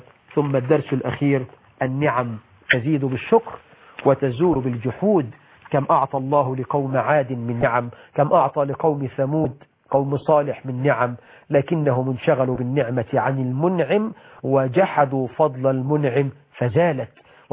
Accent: Egypt; بلدنا مصر

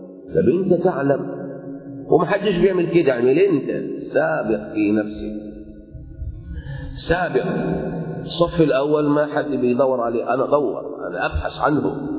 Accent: Egypt; إحنا عندنا كمصريين

